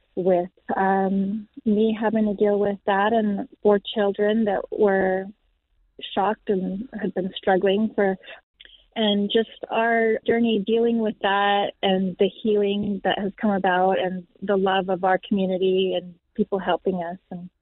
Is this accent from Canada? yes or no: yes; Canada; We are from Canada, and we had a good life, you know, ups and downs.